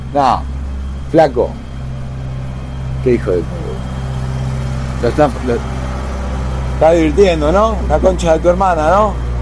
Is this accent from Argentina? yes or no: no; Mexico; A mí, yo que vine de México, me llamó mucho la atención.